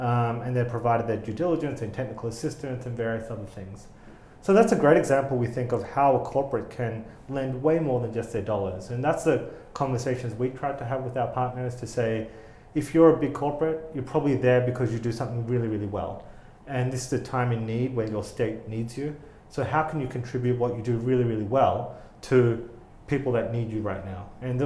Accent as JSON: {"language": "English", "country": "Australia", "said": "I'm not Texan, as you can tell, I'm Australian, but we share a lot in common."}